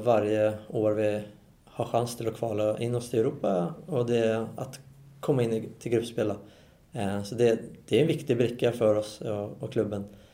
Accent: Sweden; jag kommer ju från Sverige

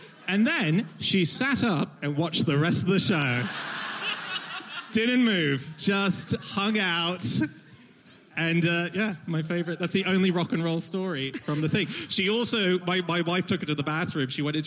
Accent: Australia; I am Australian.

